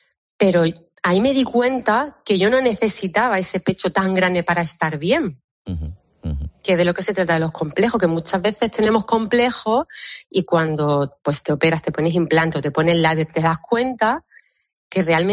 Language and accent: Spanish; Marbella, Andalusia, Spain; fue pionera yo de mi grupo en Marbella, porque yo soy de Marbella